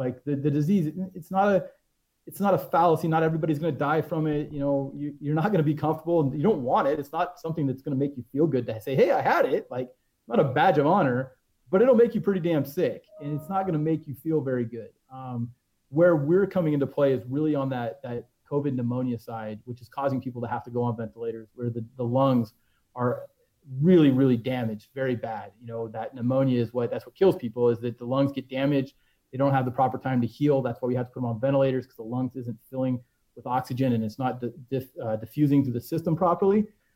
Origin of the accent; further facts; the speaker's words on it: Washington, United States; I grew up in Central Washington, right? In Washington State, people would tell you that that's a blue state.